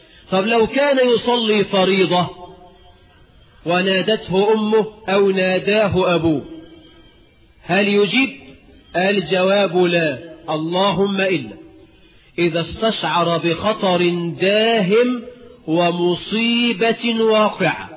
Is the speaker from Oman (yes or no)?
no; Egypt; أنا عارف مصريين كويس، أنا مصري